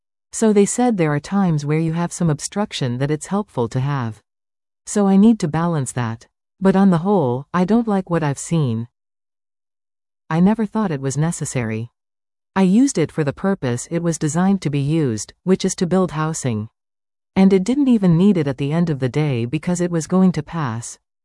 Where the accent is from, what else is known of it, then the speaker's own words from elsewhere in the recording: Etobicoke, Ontario, Canada; My mom remarried when I was 10, and we left my grandparents' rooming house and we moved to Etobicoke. So I grew up in Etobicoke, and I went to high school Etobicoke.